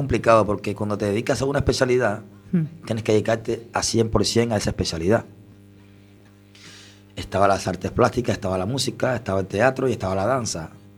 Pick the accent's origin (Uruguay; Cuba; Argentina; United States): Cuba; Soy cubano, sí, vengo de Cuba.